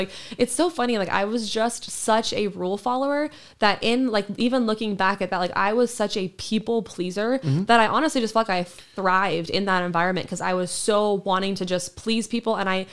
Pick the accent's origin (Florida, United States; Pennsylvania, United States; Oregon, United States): Oregon, United States; Roseburg; born there; I feel like I have memories when we lived in Oregon. I was born in Roseburg, Oregon.